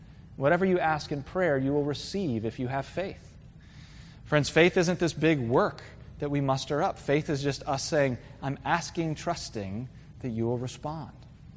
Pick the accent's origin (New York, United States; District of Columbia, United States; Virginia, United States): Virginia, United States; Virginia Beach; I grew up in Virginia Beach, and we used to go out to the bay on these paddle boards.